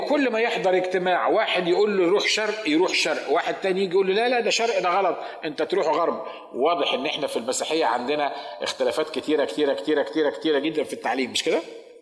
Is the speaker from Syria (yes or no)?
no; Upper Egypt, Egypt; والحمار عندنا في الصعيد